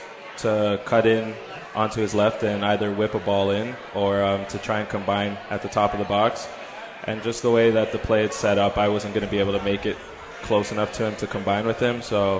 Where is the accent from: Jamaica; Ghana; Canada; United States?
Canada; I'm born and raised in Canada.